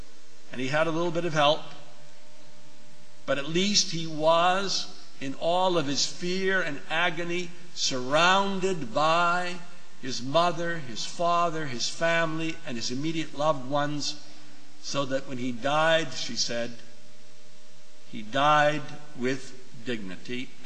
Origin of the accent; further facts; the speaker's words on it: Saskatoon, Saskatchewan, Canada; born there; I was born in Saskatoon, Saskatchewan. I'm first generation.